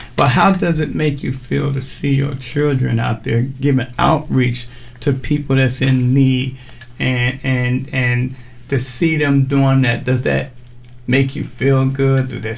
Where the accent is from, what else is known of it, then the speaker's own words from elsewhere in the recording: Chicago, Illinois, United States; I don't know, I'm from Chicago.